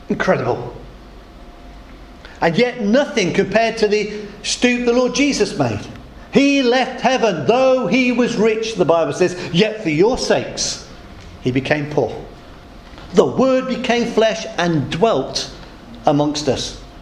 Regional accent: United Kingdom; But of course we don't do that, we're British.

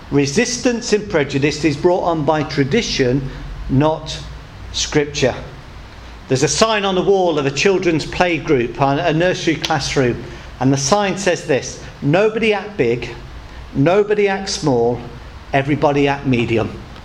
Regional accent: United Kingdom; The fact that I'm British, no, it doesn't at all.

